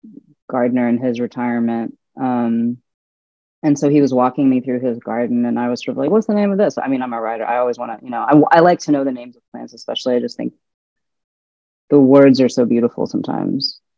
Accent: Bangladesh; terms in Hindi, which I do not know because I'm not Indian, I'm Bangladeshi.

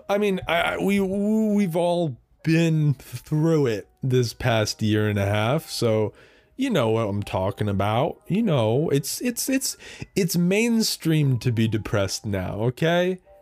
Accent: New Jersey, United States; I started in my hometown of New Jersey. The entire state is my hometown, because I don't want to tell you where I live. I'm from New Jersey.

